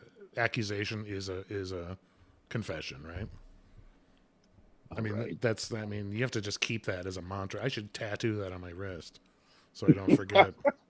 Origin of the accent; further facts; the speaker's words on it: Canada; where are you from? Oh, I'm from Canada.